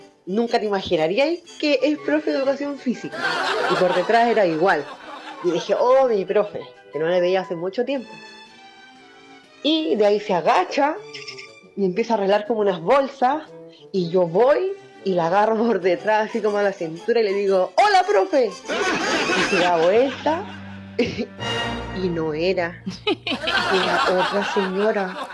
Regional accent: Puerto Montt, Los Lagos, Chile; Así que mira, yo soy de Puerto Montt y una vez viajé a ver a mi familia.

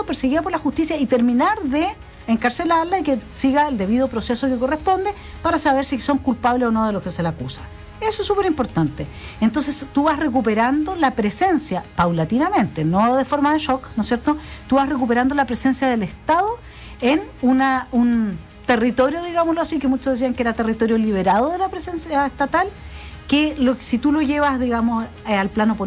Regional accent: Araucanía, Chile; porque nosotros lo sabemos porque somos de la Araucanía. Pero resulta que hay mucha gente que no es de la Araucanía

